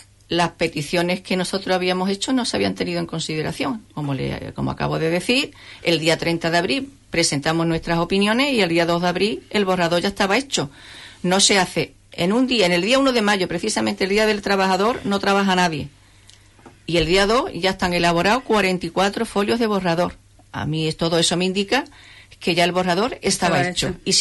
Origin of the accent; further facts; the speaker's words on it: Huelva, Andalusia, Spain; Nosotros somos onubenses. Amamos Huelva. Por encima de todo, amamos Huelva.